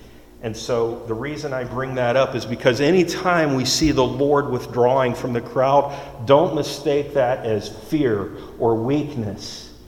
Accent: Florida, United States; I'm from Florida. And there were times where I would go out to the beach and I would just park.

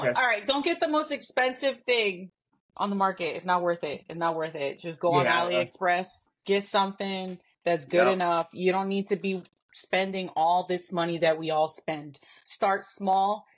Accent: Philadelphia, Pennsylvania, United States; now in Atlanta, United States; Well, I live in Atlanta now, but I grew up in Philadelphia, but I moved here in like 2012, I think.

